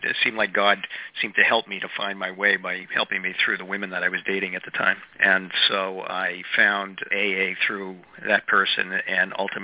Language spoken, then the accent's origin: English; Baltimore, Maryland, United States; I am a compulsive eater, and I am from Baltimore.